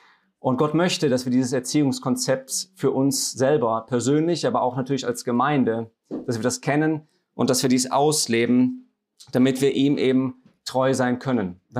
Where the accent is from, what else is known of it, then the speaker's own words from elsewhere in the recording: North Rhine-Westphalia, Germany; accent: Rhenish; now in Black Forest, Germany; Wie man hört an meiner Aussprache, ich komme nicht aus dem Schwarzwald, sondern mehr aus dem Kölner Raum, aus dem Rheinischen. Und bin jetzt aber seit fast jetzt genau in einer Woche, 2 Jahren jetzt im Schwarzwald, im Nordschwarzwald.